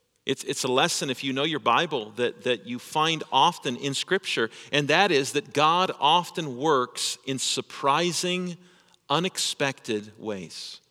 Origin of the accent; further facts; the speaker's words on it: Ripon, Yorkshire and the Humber, United Kingdom; I told someone on the other end that I was from Ripon.